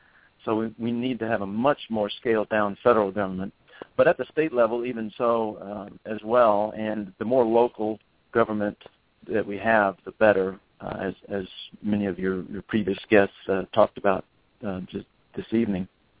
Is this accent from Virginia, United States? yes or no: yes; Virginia, United States; moved away as an adult; now in Tennessee, United States; Yes, I'm originally from Virginia. I'm the son of a Baptist preacher, and my mom was a school teacher.